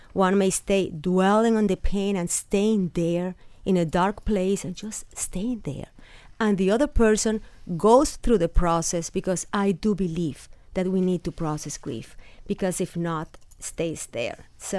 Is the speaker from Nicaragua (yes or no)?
yes; Nicaragua; Well, yes, when I was 12, I lost my father. I'm from Nicaragua, and he died when we were living there.